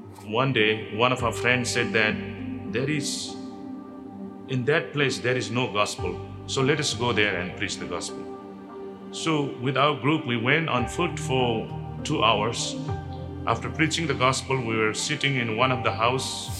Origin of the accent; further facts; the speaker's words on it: Chirang, Bhutan; English is a second language; I am from Bhutan. Bhutan is south of China and north of India, in between China and India. I was living in Chirang, Bhutan, one of the very small village.